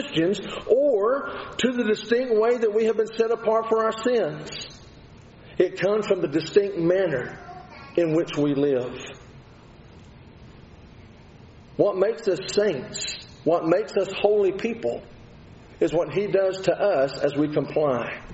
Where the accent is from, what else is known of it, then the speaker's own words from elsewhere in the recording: Texas, United States; Didn't do that growing up in West Texas.